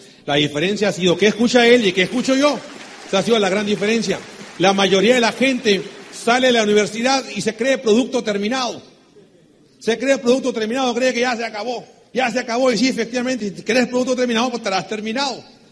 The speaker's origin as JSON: {"language": "Spanish", "region": "Sonora", "country": "Mexico", "said": "Yo vengo de Sonora. El Sonora, para si no sabes, México está en el norte del país, a un ladito de Arizona. Sonora es la sucursal del infierno."}